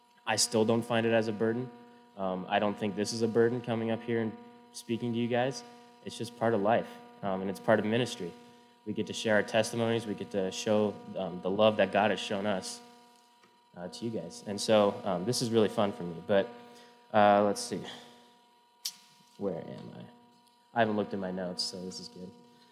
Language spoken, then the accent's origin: English; Spearfish, South Dakota, United States